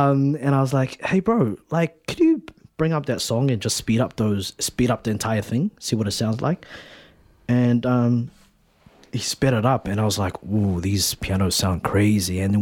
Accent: Somalia; It's an ode to my home country, which is Somalia.

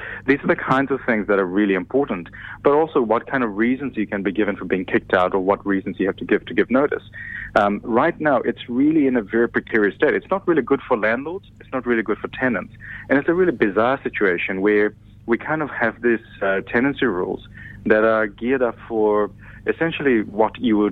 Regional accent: New Zealand; homeownership is a very important part of being a Kiwi. It really identifies us as being part of community and society

